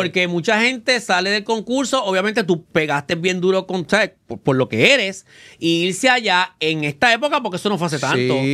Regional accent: Carolina, Puerto Rico; Como yo me crié en Carolina

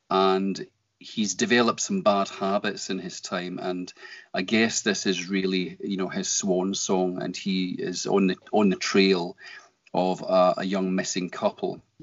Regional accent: Scotland, United Kingdom; I am Scottish

